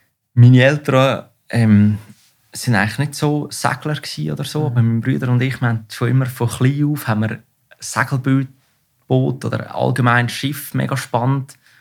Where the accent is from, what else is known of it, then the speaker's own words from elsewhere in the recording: Meggen, Lucerne, Switzerland; Ich bin in Meggen in Luzern am schönen Vierwaldstättersee aufgewachsen.